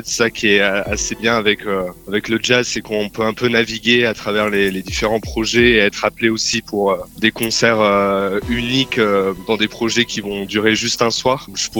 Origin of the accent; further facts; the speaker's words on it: Réunion, France; J'ai grandi, je suis né à La Réunion, donc j'ai pas grandi dans un univers d'aficionado et avec cette culture-là